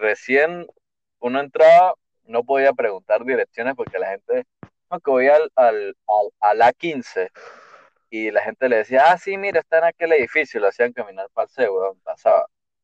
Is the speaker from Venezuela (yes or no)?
yes; Venezuela; now in Santiago, Chile; cuando yo me vine para acá, para Santiago, cuando me mudé para de Venezuela, duré como 3 días que no dormía ni nada porque ya sabía que me tocaba viaje.